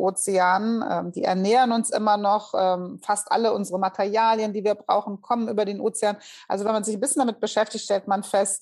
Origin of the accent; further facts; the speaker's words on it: Hesse, Germany; ich bin Hessin